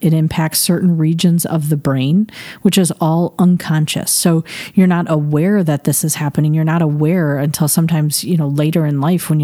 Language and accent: English; Michigan, United States; I grew up outside of Grand Rapids, Michigan.